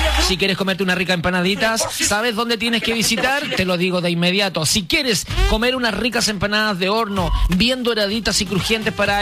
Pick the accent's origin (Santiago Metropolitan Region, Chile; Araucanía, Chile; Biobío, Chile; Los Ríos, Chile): Araucanía, Chile; Carahue; hola desde Carahue, la ciudad de la papa. Carahue es mi ciudad natal, chiquillos, ¿sabían ustedes? Nací allá un 23 de noviembre del año 1900.